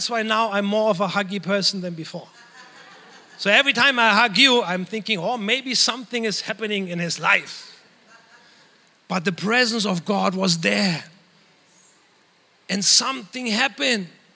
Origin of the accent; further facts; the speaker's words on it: Germany; Growing up in Germany, we had worship nights on a Friday night.